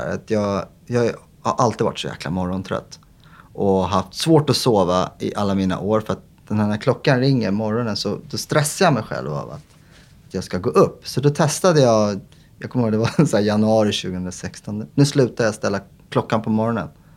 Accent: Sweden; för att jag är svensk

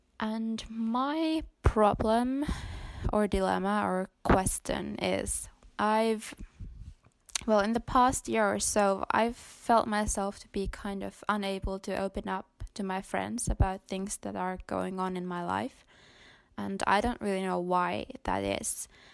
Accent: Finland; I am 19 years old and I'm from Finland.

